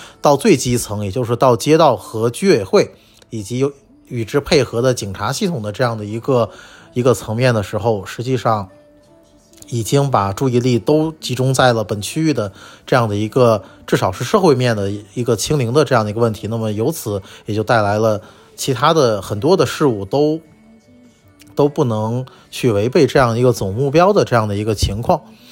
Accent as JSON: {"language": "Chinese", "town": "Shijiazhuang", "region": "Hebei", "country": "China", "tie": "born or raised there", "also_born_or_lived": "Beijing", "lives_now": "Tianjin, China", "said": "我出生在这个也就是河北省的省会，也就是石家庄，那么后来上大学考上了北京，在北京从2008年待到了2021年的年初，那么然后又到了天津来工作"}